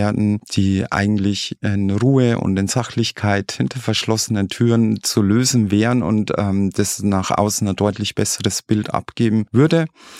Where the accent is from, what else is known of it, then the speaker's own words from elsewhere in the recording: Bavaria, Germany; accent: Lower Bavarian; ich bin Niederbayerin, ich rede Dialekt